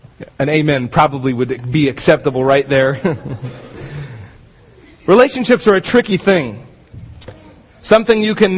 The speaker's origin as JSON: {"language": "English", "town": "Astoria", "country": "United States", "tie": "born or raised there", "said": "And in our town where we grew up in Astoria, there's a lot of historic homes"}